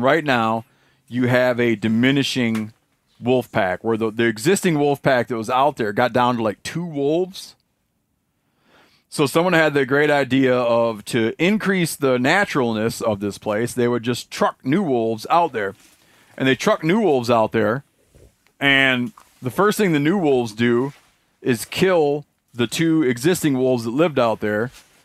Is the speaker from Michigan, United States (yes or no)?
yes; Michigan, United States; So like Isle Royale in my home state, It's an island up in Lake Superior.